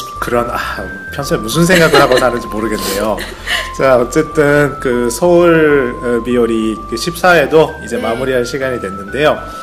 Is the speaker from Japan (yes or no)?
yes; Japan; Korean is a second language; 일본 남자 입장이잖아요. 네. 한국 사람과 결혼한 일본 남자 입장인데